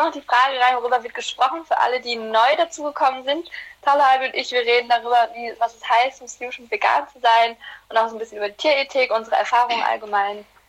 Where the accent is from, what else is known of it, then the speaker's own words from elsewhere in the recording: Black Sea Region, Turkey; wir kommen aus der Schwarzmeerregion, easy peasy